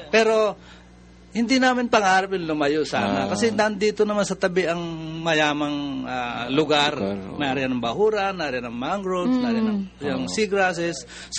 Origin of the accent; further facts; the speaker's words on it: Calatagan, Calabarzon, Philippines; karamihan po ngayon ng coastal na baybayan sa amin sa Kalutagan ay dahil privatized na nga